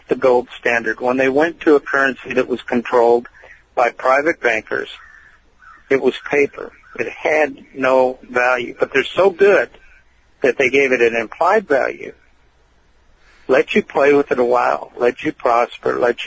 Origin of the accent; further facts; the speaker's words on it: Detroit, Michigan, United States; than growing up in Detroit and getting in a fight and never getting a punch in.